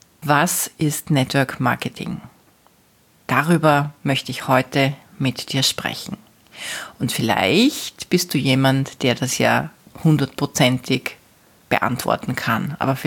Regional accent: Austria; Das Gleiche finden wir auch beim Militär oder beim Bundesheer, wie man bei uns in Österreich sagt, in Deutschland sagt man, glaube ich, Bundeswehr.

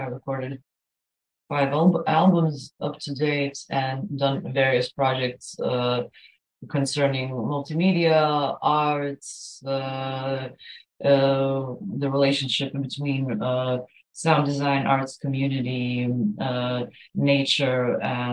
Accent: Croatia; So in the last few years, I kind of introduced myself as a recording and performing artist from Croatia.

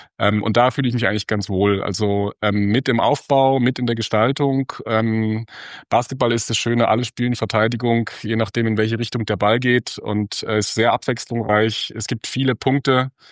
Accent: Berlin, Germany; now in Stuttgart, Germany; ich bin 50, ich bin Berliner in Stuttgart.

